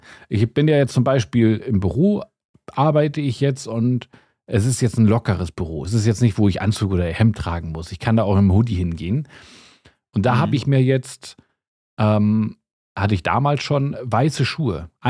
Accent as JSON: {"language": "German", "region": "Northern Germany", "country": "Germany", "lives_now": "Bavaria, Germany", "said": "als Norddeutscher würde ich jetzt auch sagen"}